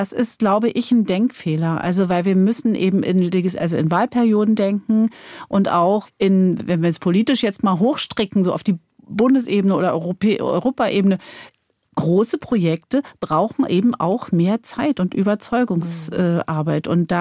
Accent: Brandenburg, Germany; ich habe aber in diesen 7 Jahren, ist das bei uns in Brandenburg, so und so viel erreicht

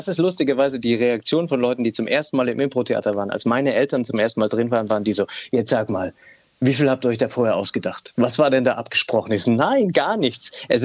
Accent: Rhineland-Palatinate, Germany; now in Mannheim, Germany; Ich bin in der Pfalz aufgewachsen und der Grund, warum ich dann nach Mannheim gezogen bin, war erstmal der Job meiner Frau.

